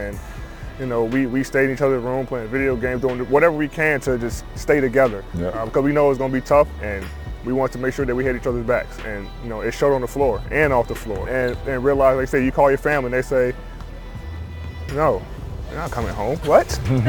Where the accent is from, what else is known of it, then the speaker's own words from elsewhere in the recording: Chicago, Illinois, United States; and I'm from Chicago, so I love Jordan.